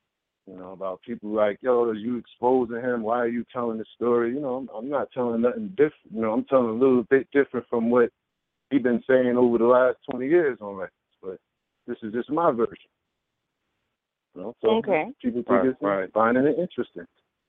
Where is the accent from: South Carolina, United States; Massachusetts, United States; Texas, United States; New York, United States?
New York, United States; Brooklyn; I'm from Brooklyn, New York.